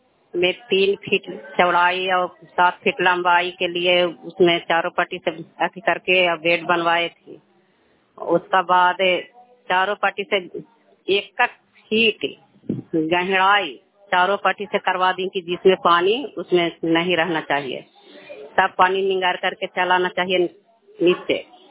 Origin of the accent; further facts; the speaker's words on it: Bishunpur, Bihar, India; बिशुनपुर के रहने वाली हूँ। पोस्ट दाविघा थाना नगर नौसा जिला नालंदा के रहने वाली हूँ।